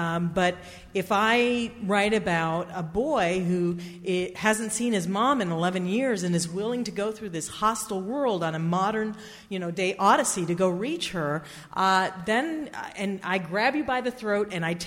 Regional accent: Los Angeles, California, United States; They've taken up, they would start in my hometown

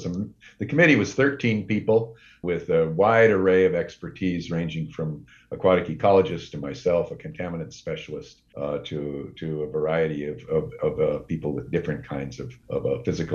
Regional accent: Montana, United States; one of the places that I grew up in Montana

